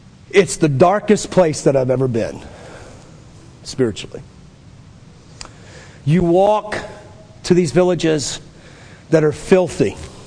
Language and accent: English; United States; I love America. I'm an American. Love our troops.